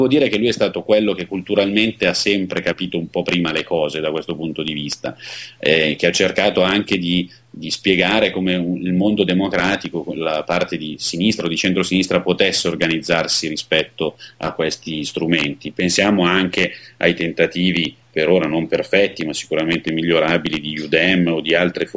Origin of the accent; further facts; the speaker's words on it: Monza, Lombardy, Italy; io sono milanese, monzese, insomma, frequento il nord